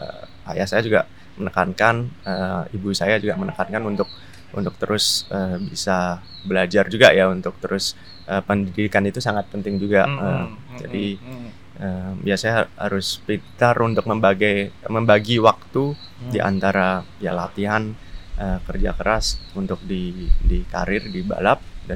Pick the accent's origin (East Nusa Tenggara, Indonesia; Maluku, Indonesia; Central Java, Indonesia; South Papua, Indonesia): Central Java, Indonesia; Surakarta; saya asli Solo, lahir di Solo. Dan ya dulu sekolah juga sempat di Solo di SD Pangudi Luhur.